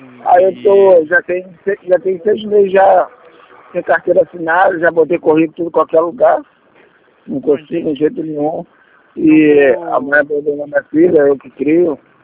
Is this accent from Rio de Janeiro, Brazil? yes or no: yes; Nilópolis, Rio de Janeiro, Brazil; Eu sou de Nilópolis.